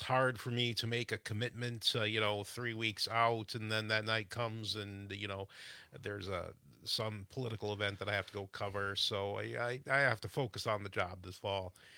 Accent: Gays Mills, Wisconsin, United States; I'm from Gays Mills.

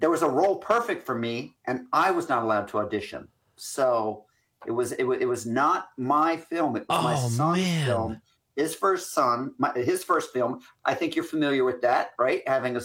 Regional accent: Scotland, United Kingdom; I'm Scottish, so I even didn't give him any money because I said you have to learn the hard way, you know.

